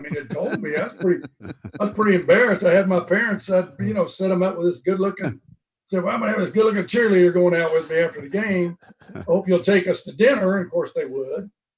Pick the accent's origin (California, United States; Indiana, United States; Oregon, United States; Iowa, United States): Indiana, United States; And growing up in Indiana, I also recruited the guy that ran, you know, IRL racing.